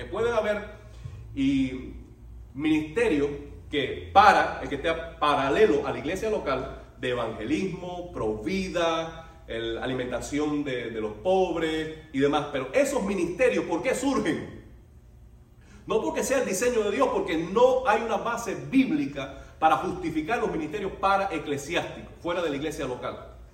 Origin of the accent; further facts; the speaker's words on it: Cuba; born there; Nací en Cuba, mi nacionalidad es cubana en primera instancia, y por adopción yo tengo una americana.